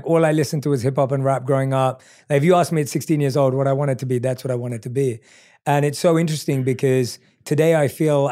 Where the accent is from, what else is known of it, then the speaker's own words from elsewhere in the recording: London, United Kingdom; I'm from North London